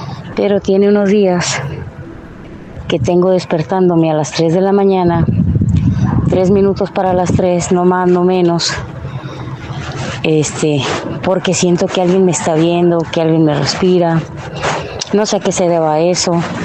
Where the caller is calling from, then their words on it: Tijuana, Baja California, Mexico; Soy de acá de Tijuana.